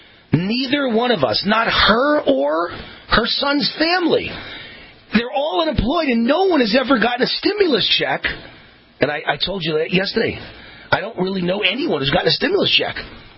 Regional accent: Youngstown, Ohio, United States; I'm originally from Youngstown, Ohio, a city 65 miles south of Cleveland.

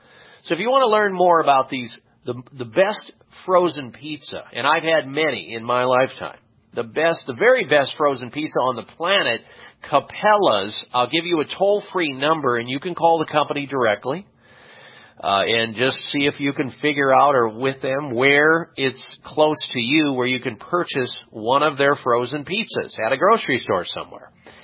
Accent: Midwest, United States; I learned that growing up in the Midwest

